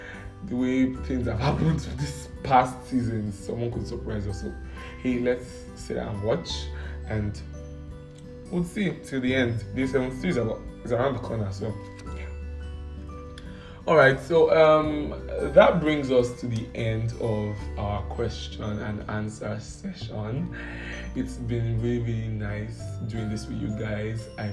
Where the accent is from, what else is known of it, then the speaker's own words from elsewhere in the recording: Nigeria; You know, as a Nigerian, we all have stereotypes of how we see people.